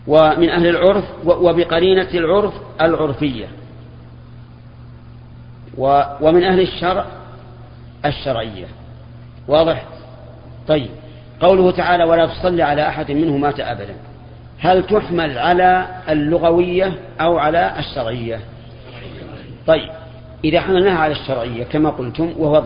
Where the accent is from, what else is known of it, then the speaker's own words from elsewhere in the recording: Najd, Saudi Arabia; أما عندنا في نجد فالشاة هي الأنثى من الضأن